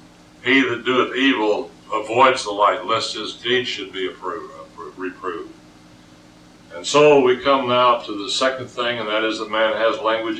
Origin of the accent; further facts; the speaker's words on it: Colorado, United States; also born or lived in Wyoming; I was raised up in my youth around ranches and horses and cattle. And so, and I was born and raised out in Colorado and lived a good part of my life in Wyoming and so on.